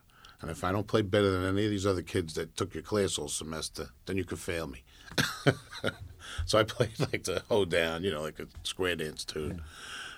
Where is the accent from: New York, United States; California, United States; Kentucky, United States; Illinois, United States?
New York, United States; Brooklyn; it goes back to the way I grew up in East Flatbush in Brooklyn with a very Irish and Italian Catholic neighborhood.